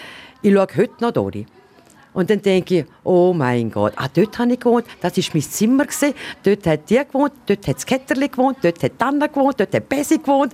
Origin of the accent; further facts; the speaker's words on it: Triesen, Liechtenstein; lebe eigentlich schon 58 Jahre in Tresa. Stolze Tresnerin, besser gesagt eine spanische Tresnerin, das ist mein Daheim und meine Gemeinde